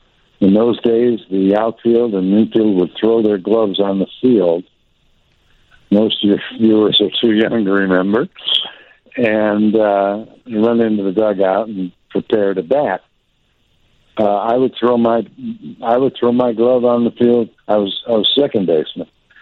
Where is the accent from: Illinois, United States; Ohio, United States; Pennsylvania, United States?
Ohio, United States; Cleveland; I spent 8 years at WGN, and I grew up in Cleveland, so I grew up with the Indians